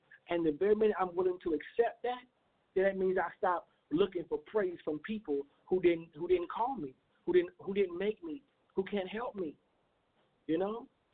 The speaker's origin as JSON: {"language": "English", "town": "Chicago", "region": "Illinois", "country": "United States", "said": "Now, y'all know I'm from Chicago, so I got to say it."}